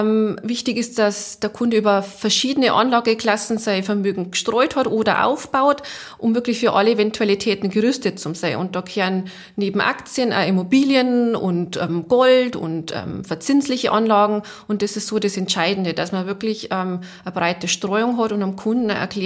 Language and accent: German; Bavaria, Germany; Ich komme aus Neifern, Niederbayern.